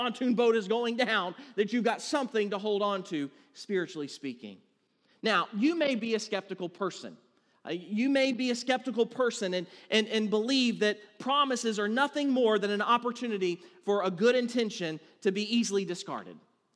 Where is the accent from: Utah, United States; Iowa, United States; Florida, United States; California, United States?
Florida, United States; being a Florida boy, all right? Growing up in Florida, I had never seen a frozen lake.